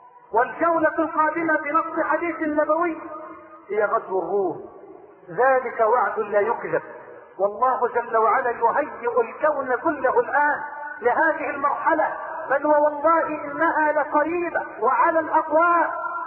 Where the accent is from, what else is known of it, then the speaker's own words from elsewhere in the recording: Egypt; بلدنا مصر